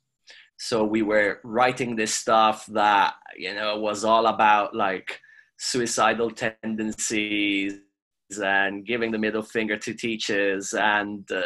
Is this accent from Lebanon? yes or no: no; Milan, Lombardy, Italy; also born or lived in Kuwait / Cairo, Egypt; I was born 1978 in Milan. And then soon after, we moved to Kuwait, because that's where my dad's family was. And we stayed there for a few years until I was five.